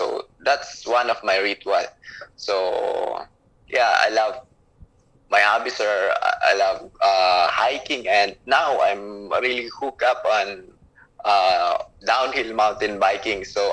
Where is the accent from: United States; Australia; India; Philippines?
Philippines; I'm from Philippines